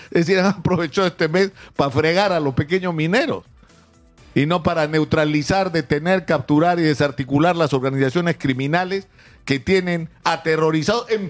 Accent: Peru; de lo que también somos testigos los peruanos

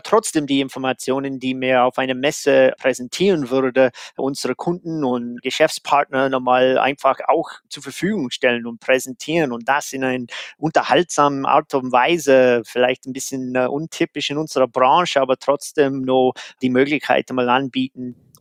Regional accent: United States; German is a second language; heißt in Amerika, da wo ich herkomme

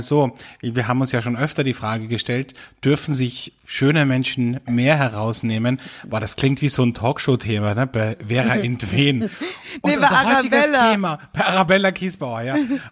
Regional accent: Austria; Der hat einen Schmäh, wie man bei uns in Österreich sagt

